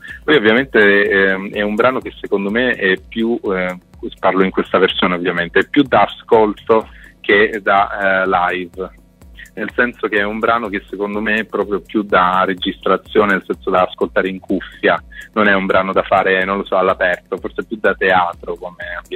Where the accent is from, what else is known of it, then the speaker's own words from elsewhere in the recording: Calabria, Italy; sto organizzando un evento nella mia terra, appunto in Calabria